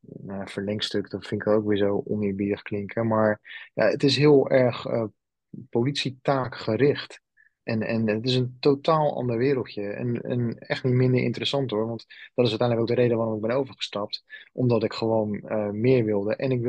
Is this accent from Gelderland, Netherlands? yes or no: no; Rotterdam, South Holland, Netherlands; moved away; Ik betrap mezelf er gewoon zo vaak op dat ik zeg: ja, maar bij ons in Rotterdam.